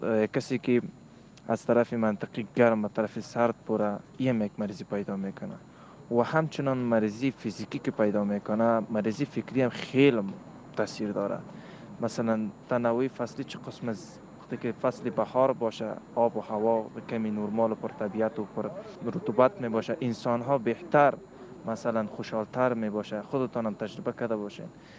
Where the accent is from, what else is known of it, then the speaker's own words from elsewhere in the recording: Afghanistan; یک جوان در افغانستان که زندگی میکنیم، از افغانستان هستیم